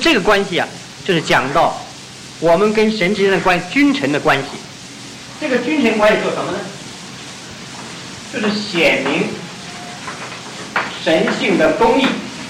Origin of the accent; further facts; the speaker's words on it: China; 也是就像我们中国人所讲的